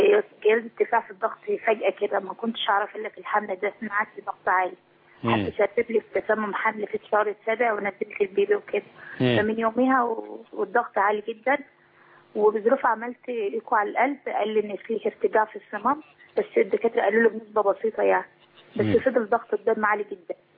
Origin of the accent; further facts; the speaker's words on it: Cairo, Cairo Governorate, Egypt; ايوه من القاهره.